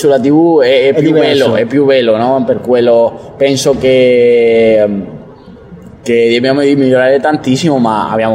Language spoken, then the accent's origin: Italian; Mazarrón, Region of Murcia, Spain; Italian is a second language; Di Massarrón, di Murcia.